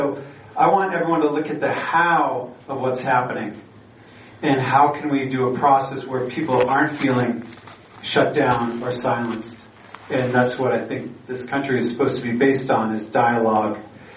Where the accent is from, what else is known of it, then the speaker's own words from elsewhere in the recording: Gloucester, Massachusetts, United States; I'm from Gloucester, Massachusetts. And so all my friends get pushed out of that community